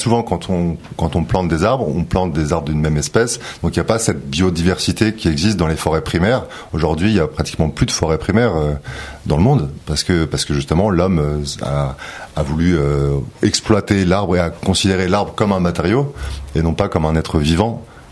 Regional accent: Paris, Île-de-France, France; Oui, je suis parisien.

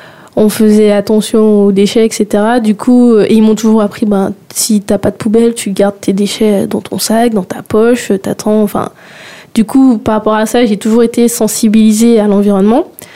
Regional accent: Guadeloupe; J'ai grandi en Guadeloupe

